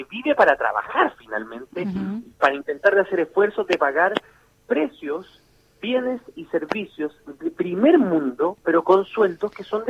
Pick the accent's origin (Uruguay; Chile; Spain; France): Chile; Y esto yo se lo digo como chileno